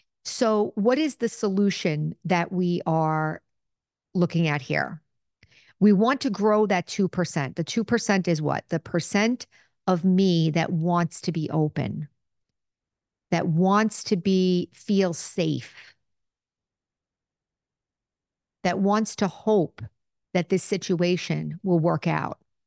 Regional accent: United States; because as an American, we enjoy a great fortune.

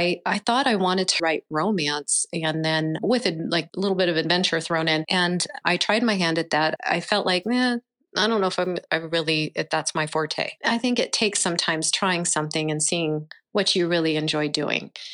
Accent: San Diego, California, United States; I grew up in San Diego, California. I was a beach bum as a teenager

